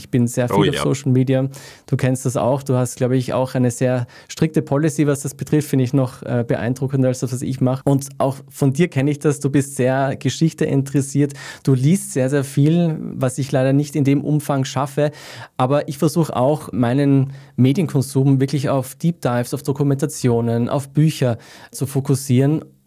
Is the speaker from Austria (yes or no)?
yes; Austria; auch als Österreicher mir zu überlegen, was kann ich denn dagegen tun?